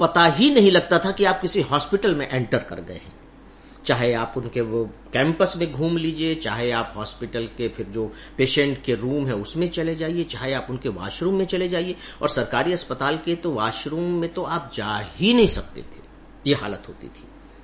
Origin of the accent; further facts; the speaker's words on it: Ambikapur, Chhattisgarh, India; जब मैं गांव से शहर आ गया, मेरा शहर अंबिकापुर था जो अभी छत्तीसगढ़ में सरगुजा जिले का हेडक्वार्टर है